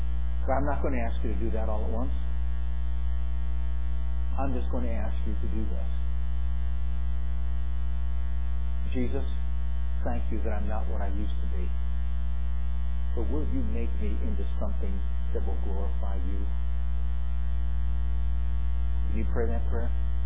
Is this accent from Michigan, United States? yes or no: no; Painted Post, New York, United States; I remember those words when I visited my hometown of Painted Post, New York, in my late 20s.